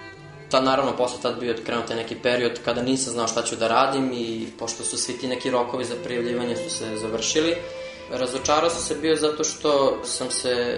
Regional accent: Belgrade, Serbia; born there; Ja sam rođen u Beogradu, 1993. godine.

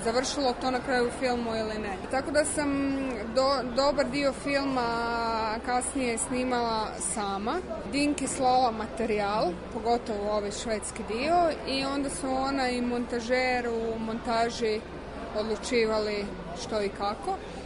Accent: Croatia; Jer s jedne strane imamo taj hrvatski identitet, živjeli smo u Hrvatskoj cijelo vrijeme, rođena sam u Hrvatskoj i to me oblikovalo. S druge strane imamo srpski identitet, jer je moja cijela obitelj, mi smo Srbi koji su živjeli u Hrvatskoj i ostali u Hrvatskoj za vrijeme rata.

